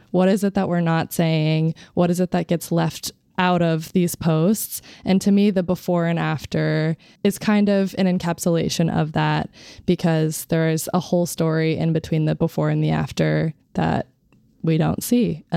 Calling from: New York City, New York, United States; I'm joining you from New York City

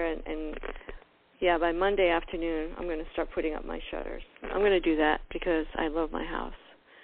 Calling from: Miami, Florida, United States

